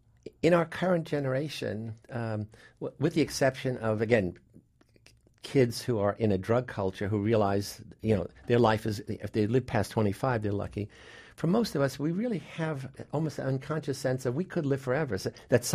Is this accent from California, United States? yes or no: no; Bronx, New York, United States; I grew up in the South Bronx from a family of Sicilian origin, and most of the family, most poor people, live in the present zone.